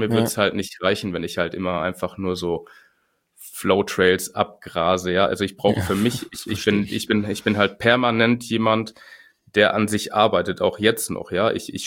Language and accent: German; Winterberg, North Rhine-Westphalia, Germany; Ich komme aus Winterberg. Ich lebe hier jetzt seit 15 Jahren mit meiner Frau zusammen